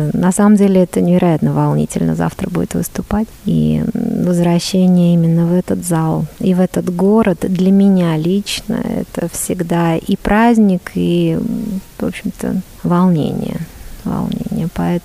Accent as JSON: {"language": "Russian", "region": "Saint Petersburg", "country": "Russia", "tie": "born there", "moved": "yes", "said": "я пианистка. Родилась в Ленинграде, уехала из Советского Союза еще в 90-м году. И вот сейчас вернулась сюда."}